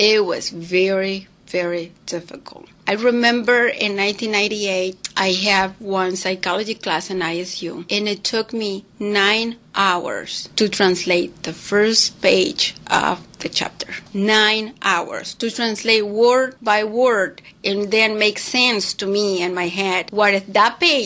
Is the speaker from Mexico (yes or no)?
yes; Mexico City, Mexico; English is a second language; now in United States; I came to United States in 1997, and I married an American man. I am original from Mexico City.